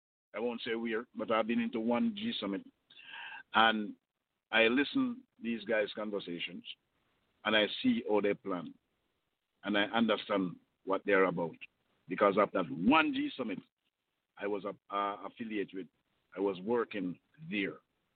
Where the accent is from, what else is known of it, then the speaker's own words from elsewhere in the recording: Jamaica; The next thing that they target us with as a Jamaican, a doctor told me, because of my geographical location, I automatically have cancer.